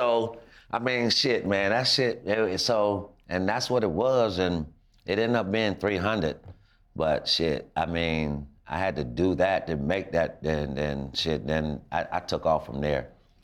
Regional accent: Florida, United States; now in San Antonio, United States; I'm from Florida. I mean, I'm new in this little, I don't know, San Antonio

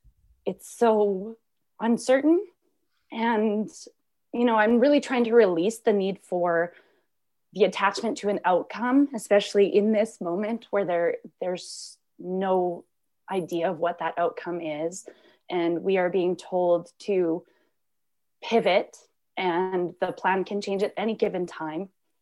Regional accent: Canada; I am from Canada.

